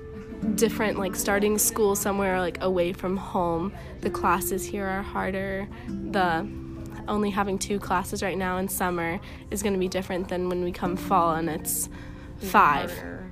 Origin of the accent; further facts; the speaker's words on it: Florida, United States; now in Tallahassee, United States; We are both from South Florida and we're used to humid weather, but it's especially humid up here in the Panhandle, and it's also very hot.